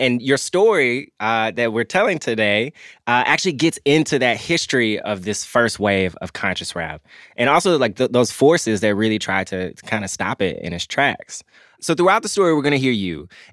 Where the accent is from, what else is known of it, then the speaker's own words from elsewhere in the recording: Memphis, Tennessee, United States; Like, I grew up in Memphis, and so, you know, there was a ton of hip-hop around